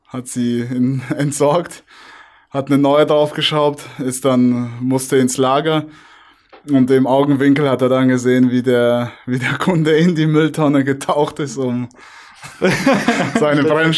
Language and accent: German; Baden-Württemberg, Germany; now in Bayreuth, Germany; habe ja eigentlich zwei Heimatorte, sage ich jetzt mal. Das ist einmal in Baden-Württemberg, wo ich aufgewachsen bin, wo auch meine Eltern noch sind. Aber absolut meine Wahlheimat ist Bayreuth geworden.